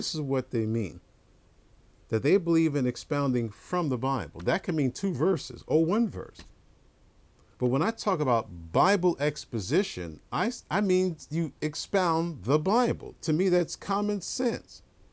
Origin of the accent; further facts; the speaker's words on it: New York, United States; I always talk about those grapevines growing up in New York.